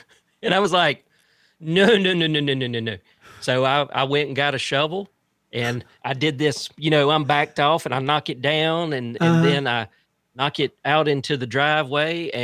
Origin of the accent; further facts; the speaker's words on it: Fitzgerald, Georgia, United States; So remember I told you that I'm originally from Fitzgerald, Georgia